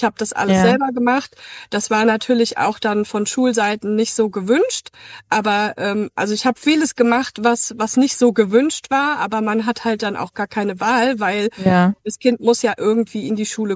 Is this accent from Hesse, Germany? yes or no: yes; Hesse, Germany; Wir kommen aus Hessen.